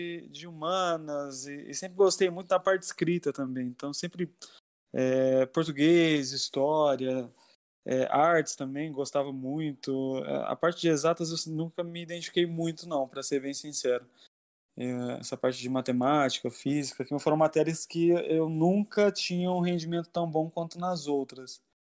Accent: Campinas, São Paulo, Brazil; Sou do interior de São Paulo, na cidade de Campinas, e estou aqui em São Paulo trabalhando nessa área mais ou menos uns 2 anos e meio.

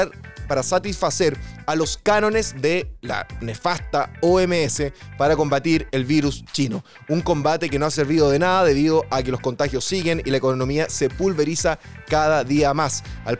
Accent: Chile; esa arrogancia que mantenemos como chilenos

